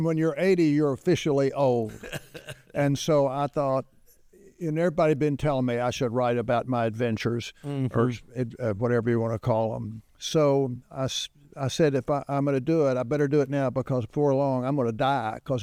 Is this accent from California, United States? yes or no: no; Little Rock, Arkansas, United States; born there; I was born in Little Rock